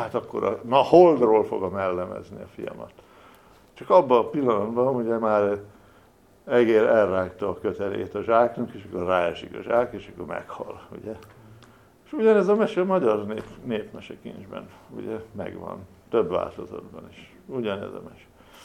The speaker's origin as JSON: {"language": "Hungarian", "country": "Hungary", "said": "most mi magyarok vagyunk, ugye hunok vagyunk, meg szkíták vagyunk"}